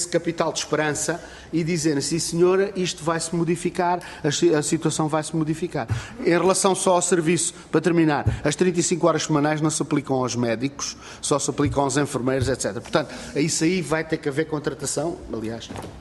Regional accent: Algarve, Portugal; O Algarve, de facto, é um local paradisíaco, que eu gosto muito de lá viver, porque eu sou algarvio

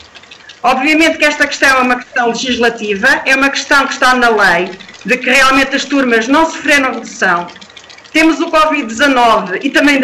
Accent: São Romão, Portugal; Sou nascida e criada na Vila de São Romão

